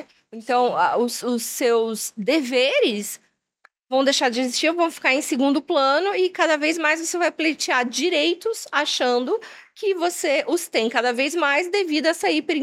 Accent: Campo Grande, Mato Grosso do Sul, Brazil; A gente é de Campo Grande, Mato Grosso do Sul, né?

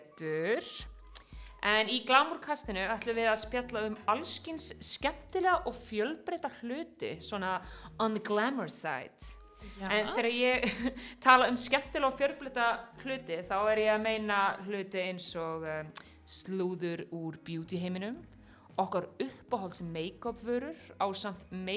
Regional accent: Reykjavík, Capital Region, Iceland; moved away as an adult; also born or lived in Los Angeles; og ég uppalinn í Reykjavík. En þegar ég var 19 ára gömul þá flutti ég til Los Angeles

